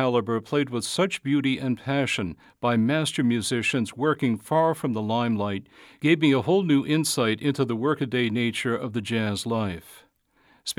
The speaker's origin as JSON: {"language": "English", "town": "Worcester", "region": "Massachusetts", "country": "United States", "tie": "born or raised there", "said": "the down-home soul jazz that I'd hear at jam sessions every week at the Kitty Cat Lounge in my hometown of Worcester."}